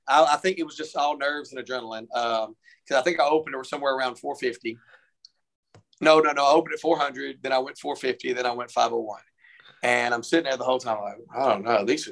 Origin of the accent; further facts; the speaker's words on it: Jacksonville, Texas, United States; I'm from Jacksonville, Texas.